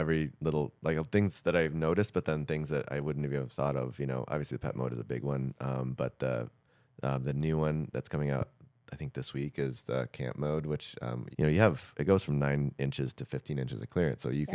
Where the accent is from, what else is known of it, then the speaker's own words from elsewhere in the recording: Michigan, United States; I grew up in Michigan on dirt roads and stuff